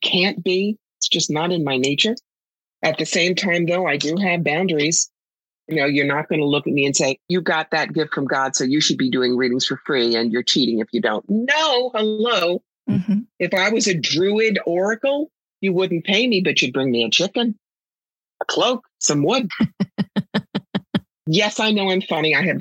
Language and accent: English; New York, United States; Oh, please. I'm from New York.